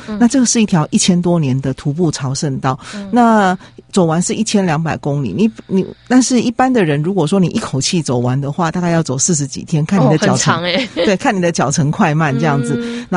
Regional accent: Yunlin County, Taiwan; 因为我小时候在中部成长，在云林成长

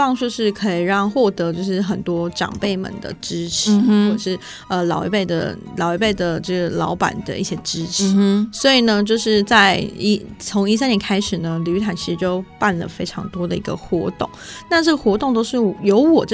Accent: Puli, Nantou County, Taiwan; 回到我的家乡埔里这个地方，

